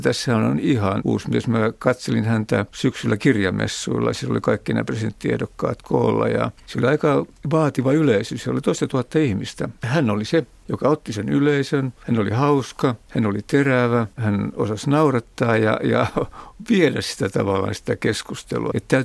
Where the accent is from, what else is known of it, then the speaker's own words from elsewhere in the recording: Southwest Finland, Finland; olen Varsinais-Suomesta ja itse asiassa Sauli Niinistön naapurista kotoisin.